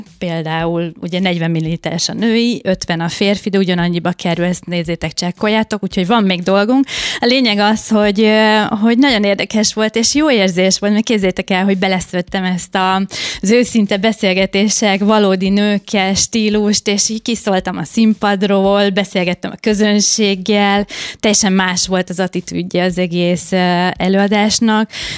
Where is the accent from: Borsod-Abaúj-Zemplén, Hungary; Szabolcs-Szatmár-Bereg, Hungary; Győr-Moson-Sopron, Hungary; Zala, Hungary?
Zala, Hungary; ugye én egy zalai lány vagyok, kágyilló, firhang, lóca, vagy éppen lepcsánka, olyan szavak, amelyeket csak egy bizonyos tájegység lakói ismernek